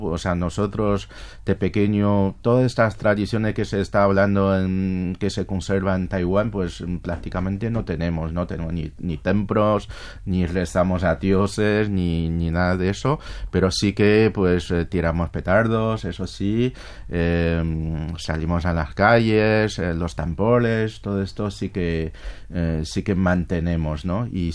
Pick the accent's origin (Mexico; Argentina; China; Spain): China; Beijing; Claro, yo soy de Pekín. Siempre decimos que los que somos de Pekín vivimos bajo los pies del emperador